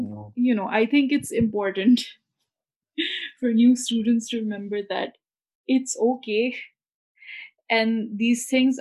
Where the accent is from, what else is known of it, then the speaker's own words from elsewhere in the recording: Lahore, Punjab, Pakistan; So, you know, I grew up in Lahore